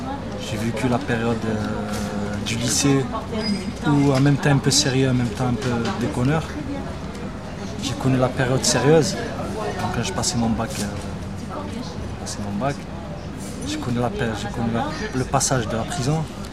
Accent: France; French is a second language; also born or lived in Morocco; Je suis né au Maroc. Donc, j'ai vu un peu la vie au Maroc. Je suis arrivé tout petit ici, donc j'ai connu la période où on ne parle pas bien français

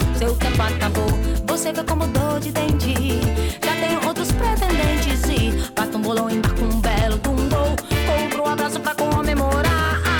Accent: Brazil; je suis brésilienne, je ne peux pas me passer de ça.

